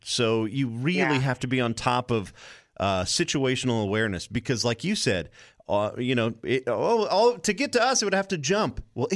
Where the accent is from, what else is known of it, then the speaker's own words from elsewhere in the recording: Louisiana, United States; I grew up in South Louisiana. We had hurricanes. We had all that kind of stuff. We had to evacuate.